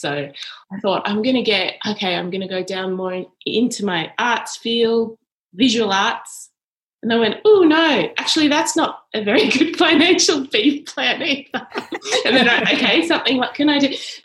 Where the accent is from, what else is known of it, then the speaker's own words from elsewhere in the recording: Melbourne, Victoria, Australia; I grew up in Melbourne and we used to drive up every holiday to Sydney to see family